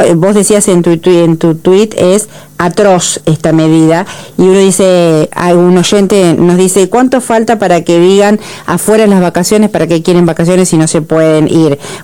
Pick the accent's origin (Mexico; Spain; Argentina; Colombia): Argentina; Tucumán; Soy tucumana, además, pero conozco.